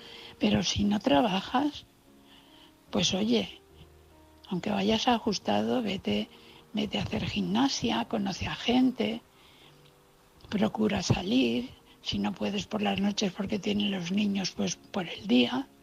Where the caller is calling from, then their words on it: Valencia, Valencian Community, Spain; de Valencia.